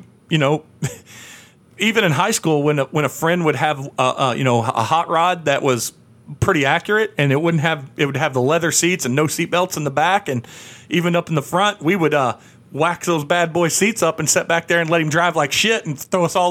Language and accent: English; Missouri, United States; I grew up in Southeast Missouri, and then later in life, Southwest Missouri